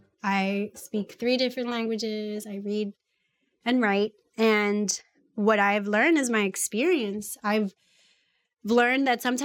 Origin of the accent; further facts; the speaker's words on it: Chicago, Illinois, United States; So I think about myself, I'm Puerto Rican, I'm Ecuadorian, I'm born and raised in Chicago, so I might have a little twang when I speak.